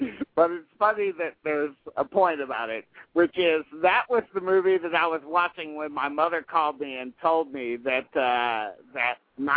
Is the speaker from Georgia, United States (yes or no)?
yes; Atlanta, Georgia, United States; So I had a drink with him, and he was really interested because I was from Atlanta